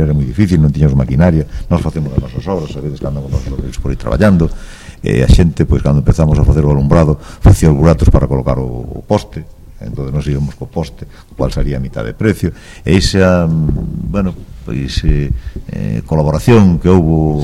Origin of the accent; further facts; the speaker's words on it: Bastavales, Galicia, Spain; O mellor do concello somos el, pero somos da parroquia. Eu son dos Ángeles, son de Bastavales.